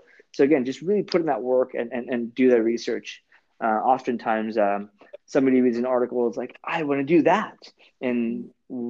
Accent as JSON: {"language": "English", "region": "California", "country": "United States", "said": "I'm from Orange County too."}